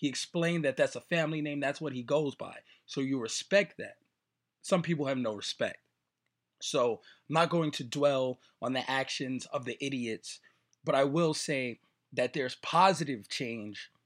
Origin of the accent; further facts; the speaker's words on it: New York City, New York, United States; now in Las Vegas, United States; I'm from New York. I'm from the Bronx. I've seen way too many people shot.